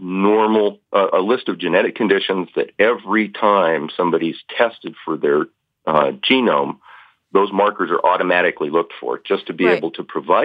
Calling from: Longview, Washington, United States; I'm calling from Longview, Washington.

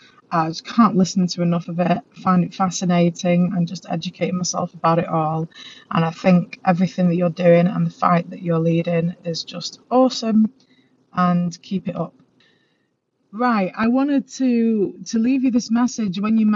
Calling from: Manchester, North West England, United Kingdom; Hi, Roberta. I'm listening in from Manchester, England.

